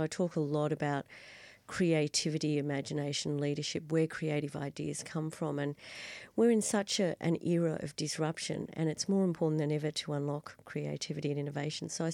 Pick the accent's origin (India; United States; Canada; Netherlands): Netherlands; there's tulips because I come from Holland